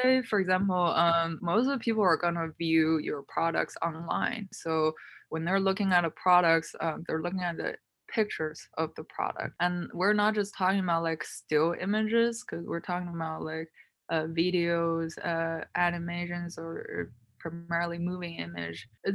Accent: Beijing, China; now in New York, United States; You know, I grew up in Beijing. It has always been the metropolis kind of experience

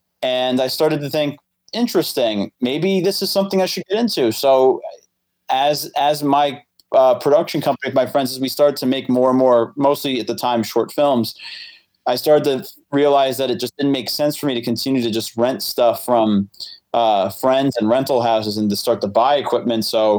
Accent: Valley Stream, New York, United States; So most of my life I lived in Valley Stream on Long Island. It's in the Nassau County region.

